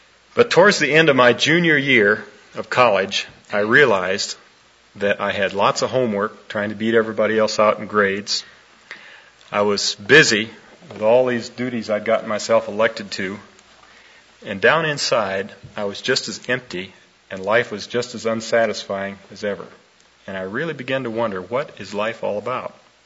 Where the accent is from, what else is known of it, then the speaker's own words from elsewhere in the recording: Washington, District of Columbia, United States; I was raised in Washington, D.C., built myself a hot rod.